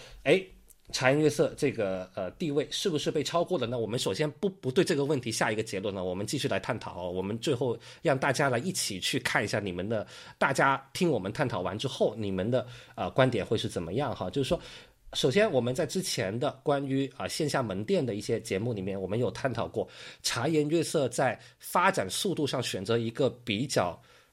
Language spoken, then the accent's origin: Chinese; Guangdong, China; 这个类目对于我们广东人来说是非常非常热爱的一个类目哈